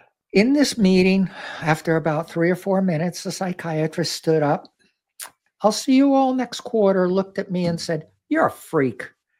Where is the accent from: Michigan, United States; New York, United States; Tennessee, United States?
New York, United States; Fishkill; born or raised there